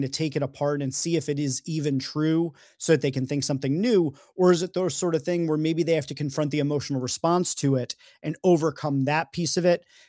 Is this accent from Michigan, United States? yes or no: no; New York, United States; I mean, I'm from New York, so like pizza is just life.